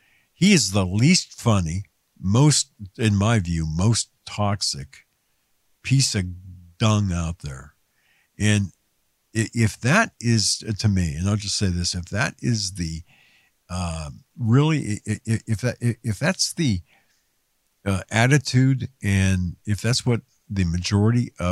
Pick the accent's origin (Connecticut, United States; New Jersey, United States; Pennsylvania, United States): Pennsylvania, United States; what concerns me is my home state of home Commonwealth of Pennsylvania.